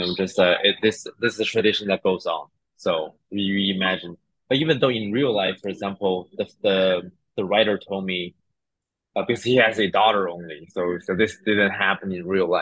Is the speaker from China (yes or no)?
yes; China; moved away as an adult; also born or lived in Montreal; now in Toronto, Canada; I'm actually Chinese. I was from China. I was born and raised in China until 21. I came to Canada in Montreal first, and then I moved to Toronto for work, basically.